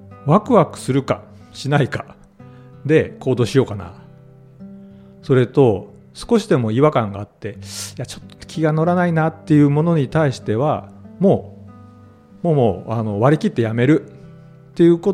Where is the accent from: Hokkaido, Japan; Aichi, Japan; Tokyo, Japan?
Aichi, Japan; Nagoya; now in Hiroshima, Japan; 僕出身が名古屋で広島で就職してるので、